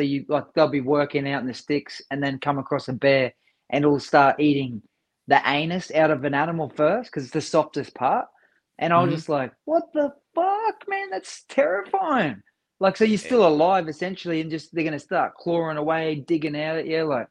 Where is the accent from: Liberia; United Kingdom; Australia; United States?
Australia; Brisbane, Queensland; I'm originally from Brisbane